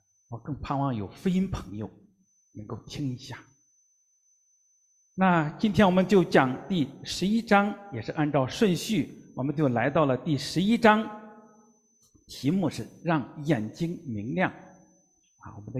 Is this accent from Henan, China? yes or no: yes; Henan, China; 我们老家河南老叫洋油